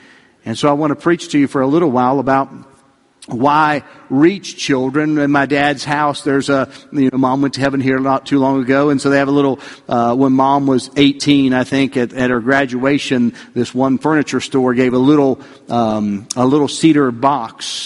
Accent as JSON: {"language": "English", "region": "West Virginia", "country": "United States", "tie": "born or raised there", "said": "Well, I grew up in West Virginia, and much of the landscape is like here, a lot of country roads and a lot of little churches around in different areas."}